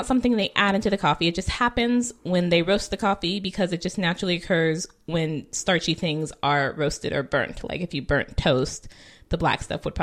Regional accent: California, United States; And we're from California

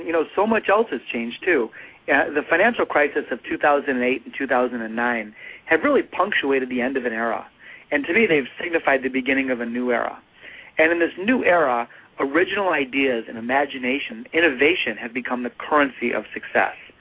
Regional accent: Detroit, Michigan, United States; You know, I'm a Detroiter, and born and raised in Detroit.

